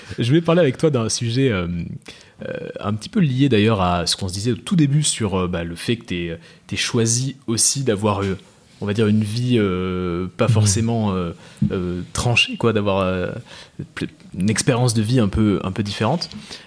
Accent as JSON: {"language": "French", "town": "Toulouse", "region": "Occitanie", "country": "France", "lives_now": "Paris, France", "said": "je suis pas du tout parisien, je suis toulousain."}